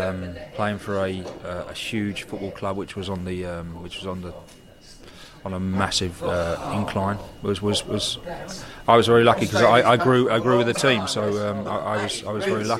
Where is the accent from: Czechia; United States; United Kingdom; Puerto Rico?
United Kingdom; London; born there; people always said I'm a Londoner. I was born in the East End of London. My dad was from South London and my family were all Londoners